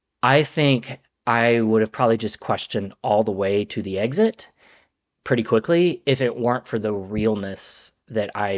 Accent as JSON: {"language": "English", "town": "Covington", "region": "Georgia", "country": "United States", "tie": "born or raised there", "said": "And I'm from Georgia. I grew up in Covington, Georgia, out in the woods. And I have two older sisters."}